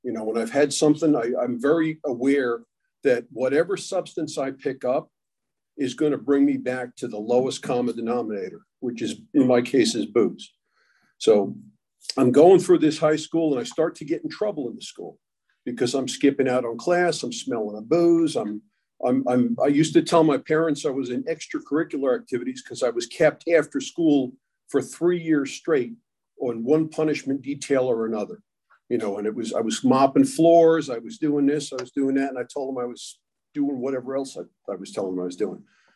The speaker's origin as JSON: {"language": "English", "region": "New York", "country": "United States", "tie": "born or raised there", "said": "I grew up in New York, back in the day when 18 was the legal drinking age"}